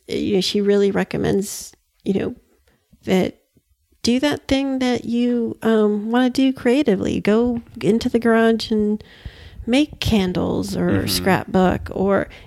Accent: Queens, New York, United States; Oh, I'm from New York, Queens.

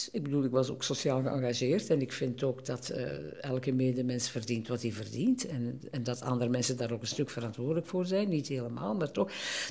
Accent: Turnhout, Flanders, Belgium; now in Oud-Turnhout, Belgium; Omdat Turnhout is mijn stad, waar ik geboren ben, waar ik altijd gewoond heb. Ik voel mij trouwens ook nog altijd Turnhoutenaar, eigenlijk.

